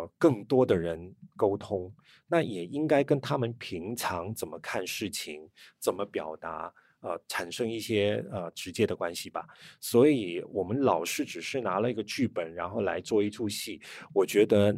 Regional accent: Hong Kong; 那你知道1984年其实对我们香港人来讲

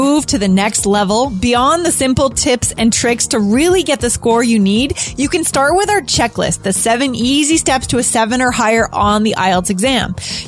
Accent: New Hampshire, United States; I grew up in New Hampshire, so I was very much like that too. That's our state motto, live free or die.

